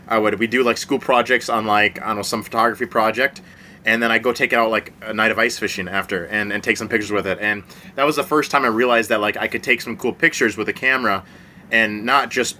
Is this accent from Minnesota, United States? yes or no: yes; Minnesota, United States; And my wife was from Minnesota. I'm from Minnesota.